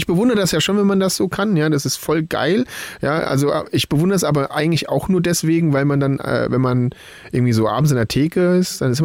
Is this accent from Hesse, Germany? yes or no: yes; Wiesbaden, Hesse, Germany; Ich bin ja aus Wiesbaden.